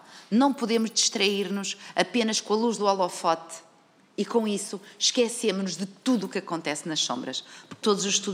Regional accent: Arcos de Valdevez, Viana do Castelo, Portugal; eu sou de Arcos de Valdevez

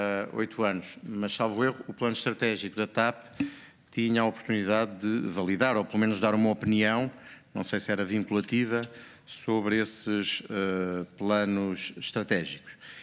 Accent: Portugal

